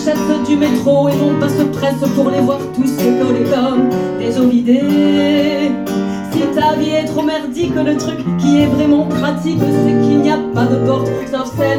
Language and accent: French; Toulouse, Occitanie, France; Je suis une Toulousaine et je me dis que j'ai de la veine d'avoir un métro qui m'amène à mon boulot.